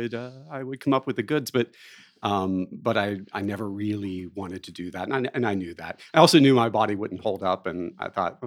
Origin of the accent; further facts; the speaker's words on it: Ohio, United States; I'm originally from Ohio.